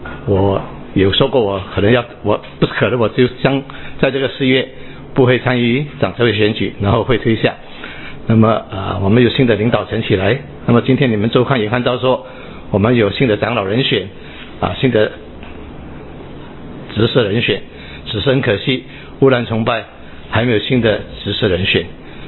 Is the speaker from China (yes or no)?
no; Singapore; 这是我们新加坡人对我们过去这一代的政府有这样的一个信心。